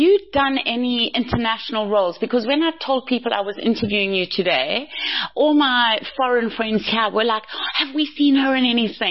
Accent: South Africa; I think as a South African abroad

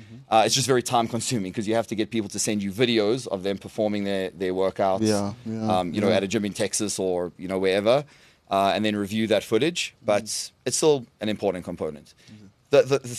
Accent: Johannesburg, Gauteng, South Africa; Okay, well, I'm from here, born in Johannesburg, and I got into fitness

